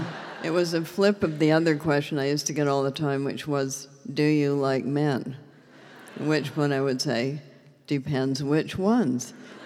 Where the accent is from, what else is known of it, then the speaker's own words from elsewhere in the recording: Canada; I'm Canadian, not bad.